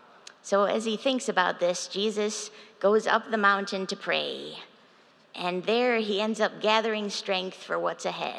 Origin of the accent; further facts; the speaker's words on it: Syracuse, New York, United States; My pastor that I grew up with back in Syracuse